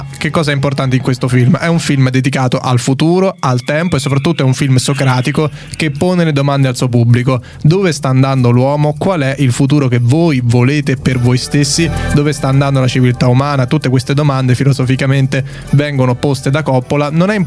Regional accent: Rome, Lazio, Italy; E un'altra cosa, noi da romani, da proprio davanti di Roma

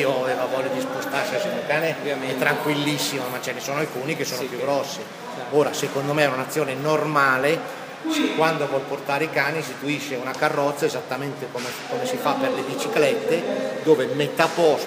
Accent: Genoa, Liguria, Italy; Siamo di Genova.

